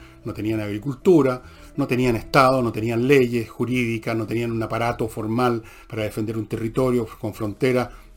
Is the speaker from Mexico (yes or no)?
no; Chile; en calidad de chilenos somos propietarios del territorio